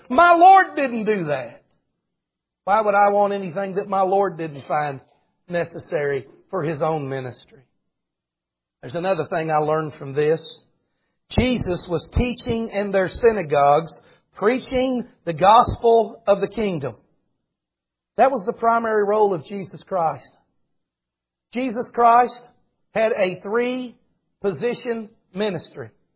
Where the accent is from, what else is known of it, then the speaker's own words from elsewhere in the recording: Greenwood, United States; I grew up in a village. I grew up in Greenwood. Oh, Greenwood's a big town. It wasn't when I was a kid. 2,300 people.